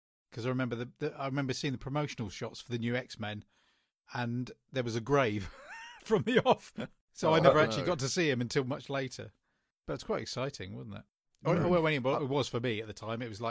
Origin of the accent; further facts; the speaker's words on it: South East England, United Kingdom; No, I grew up, I was born in Kent